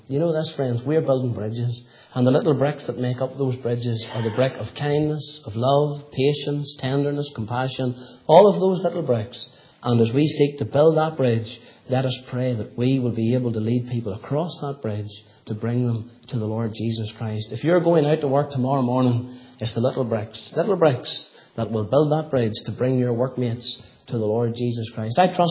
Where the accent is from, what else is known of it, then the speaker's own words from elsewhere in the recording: Tandragee, Northern Ireland, United Kingdom; now in Ballymoney, United Kingdom; I says, no, I'm not. I said, I'm from Tandragee originally. He says, what brought you to Ballymoney? I says, I married a girl from Ballymoney.